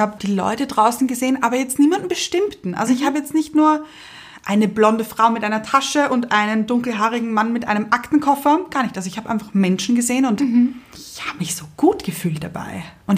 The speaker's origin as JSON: {"language": "German", "region": "Vienna", "country": "Austria", "said": "also ich als Wienerin mag die alten Straßenbahnen mehr."}